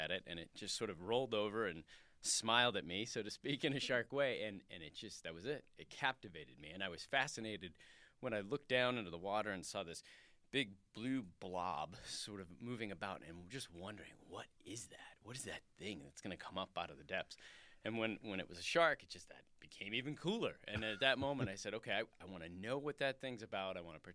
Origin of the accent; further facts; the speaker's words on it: Kansas, United States; also born or lived in Massachusetts; Originally, between Massachusetts and Kansas. I grew up split between those two places, and so started in Massachusetts, was born there, lived there until I was about 10, moved to Kansas